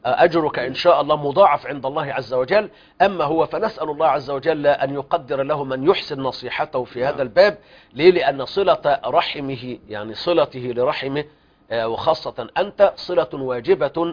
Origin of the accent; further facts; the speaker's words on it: Egypt; أو كمجمع البحوث الإسلامية عندنا في مصر، وكذلك في دار الإفتاء المصرية وغيرها.